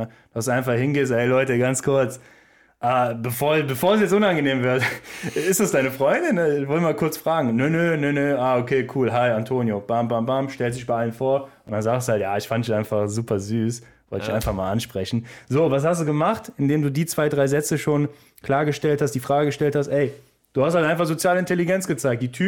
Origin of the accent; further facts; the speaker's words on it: North Rhine-Westphalia, Germany; Ja, wir kommen ja aus NRW, wie ihr wisst.